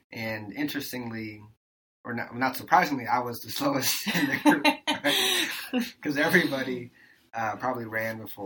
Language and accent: English; Wauwatosa, Wisconsin, United States; I grew up in Milwaukee in a suburb area called Wauwatosa.